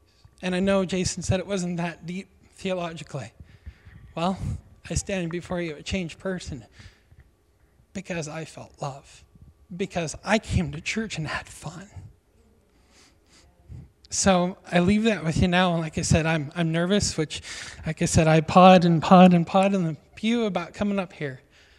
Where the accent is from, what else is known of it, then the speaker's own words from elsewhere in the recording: Gordon, United States; I grew up here in Gordon, and of course, when you grow up here and you stay, you look kind of like the idiot that never got out of home and got going.